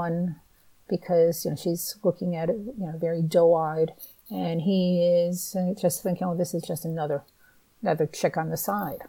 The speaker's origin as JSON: {"language": "English", "region": "New England", "country": "United States", "said": "Now, I'm from the Northeast. I've always lived in New England, and I've lived in most primarily cities."}